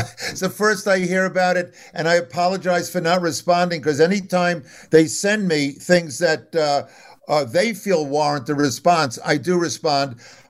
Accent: Long Island, New York, United States; also born or lived in Brooklyn; Yeah, we grew up on Long Island. This is after my father had a couple of very good seasons. We moved out of Brooklyn, moved to Long Island.

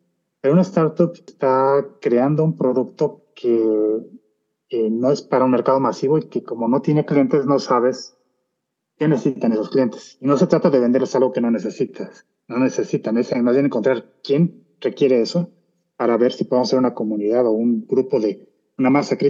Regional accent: Guanajuato, Mexico; yo soy de Guanajuato

